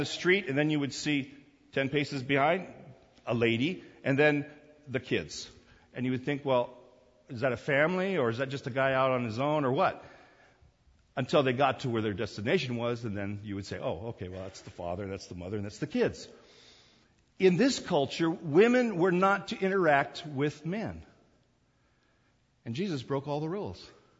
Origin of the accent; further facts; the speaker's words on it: South Korea; Now, I remember as a kid growing up in Korea, it took me a while to learn and to become accustomed to their culture and their customs.